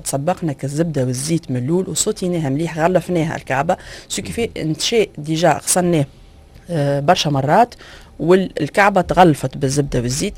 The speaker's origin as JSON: {"language": "Arabic", "country": "Tunisia", "said": "ودخلت توا ثقافه الكريم فريش في الكوجينه عندنا في تونس."}